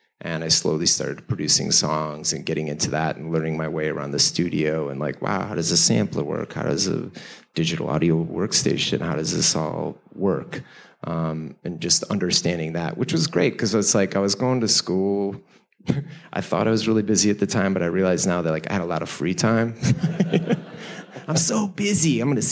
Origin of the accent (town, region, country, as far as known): Chicago, Illinois, United States; born or raised there